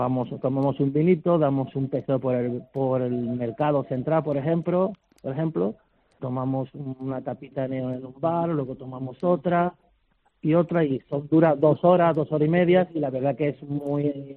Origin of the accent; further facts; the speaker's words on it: Málaga, Andalusia, Spain; la gente que somos de Málaga